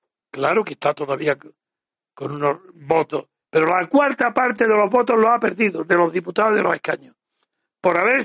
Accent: Spain; conozco muy bien a mi pueblo, mi sociedad, mi país, mi cultura, a España, creo que la conozco bien

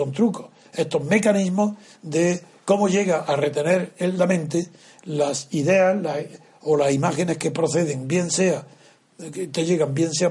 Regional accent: Alhama, Andalusia, Spain; born there; also born or lived in Órgiva; Mi padre era de Órgiva, mi madre de Órgiva. Yo, pues, todos mis ascendientes son de Órgiva, de la Alpujarra, pero nací en Alhama.

